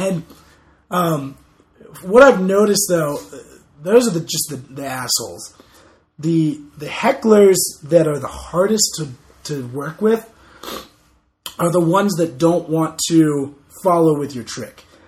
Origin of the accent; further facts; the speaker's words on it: Virginia Beach, Virginia, United States; I would go down to the ocean front because I'm from Virginia Beach.